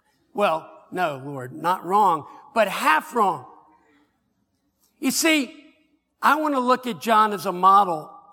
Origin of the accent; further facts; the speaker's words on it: Philadelphia, Pennsylvania, United States; I went to a Southern Baptist school. I was from Philadelphia, and I didn't really know what a Baptist was. I was Catholic and went there to play football and became a Christian.